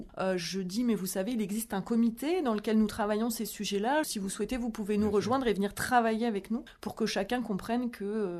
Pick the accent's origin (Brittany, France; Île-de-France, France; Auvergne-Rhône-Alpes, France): Île-de-France, France; Plaisir; J'ai grandi à Plaisir, donc c'est pas tout à fait un petit village, mais c'est pas non plus la grande ville.